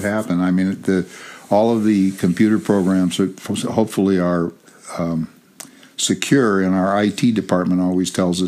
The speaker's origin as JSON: {"language": "English", "town": "Los Angeles", "region": "California", "country": "United States", "tie": "born or raised there", "also_born_or_lived": "San Francisco", "said": "From 1943 to 1945, I was in San Francisco. From 1945 to 1960, I was in Los Angeles."}